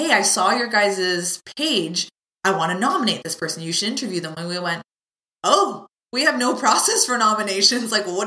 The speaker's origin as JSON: {"language": "English", "town": "Penticton", "region": "British Columbia", "country": "Canada", "tie": "born or raised there", "also_born_or_lived": "Lake Country / Kelowna", "said": "because I moved around from Penticton to Lake Country to Kelowna, and then again, I never really had a childhood, you know, group of friends or a pod of friends that you could cling to."}